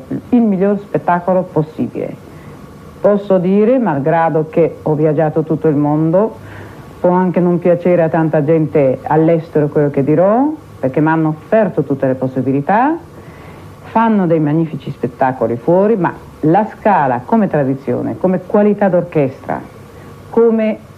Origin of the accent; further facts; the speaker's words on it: Greece; Sono greca per quello che sono fatalista